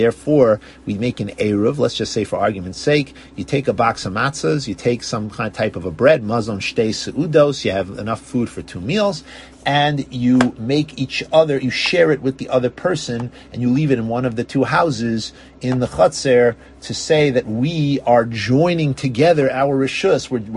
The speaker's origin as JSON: {"language": "English", "town": "Kew Gardens Hills", "region": "New York", "country": "United States", "tie": "born or raised there", "said": "When I grew up in Kew Garden Hills, they had these back alleys where you could go through the street."}